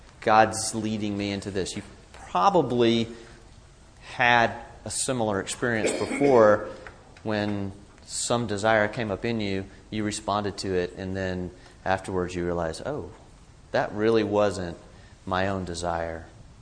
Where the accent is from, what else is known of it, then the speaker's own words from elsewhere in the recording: Georgia, United States; I'm from Georgia, and I could probably figure that out.